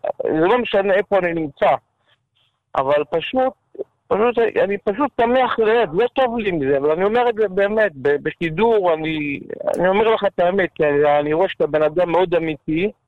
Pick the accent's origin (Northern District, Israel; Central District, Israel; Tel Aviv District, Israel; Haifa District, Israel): Tel Aviv District, Israel; Bnei Brak; אני יליד בני ברק